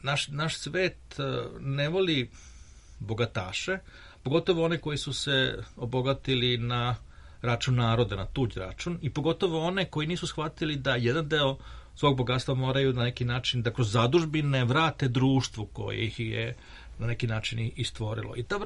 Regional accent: Serbia; A kod nas u Srbiji bilo potpuno obrnuto.

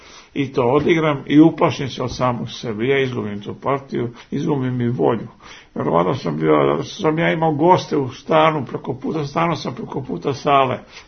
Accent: Belgrade, Serbia; born there; Ja sam i sam rođen u Beogradu.

